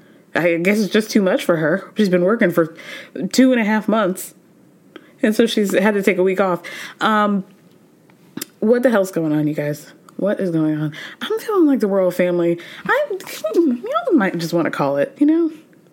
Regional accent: United States; even though I'm American, I know she's not going to get a BBL.

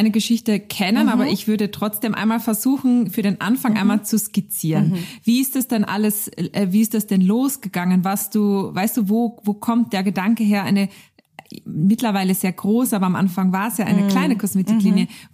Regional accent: Austria; Wir kommen beide aus Österreich und wir lieben Beauty.

